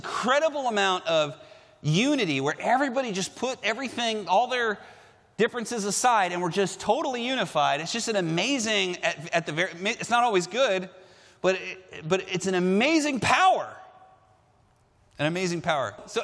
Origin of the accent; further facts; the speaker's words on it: California, United States; only is everybody learning English, they're learning it with a California accent, which is amazing as a Californian.